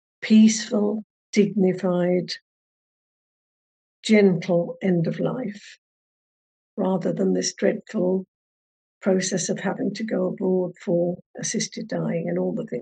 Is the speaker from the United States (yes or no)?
no; Ireland; Now, as I said before, I'm Irish. I come from an Irish, large Irish family.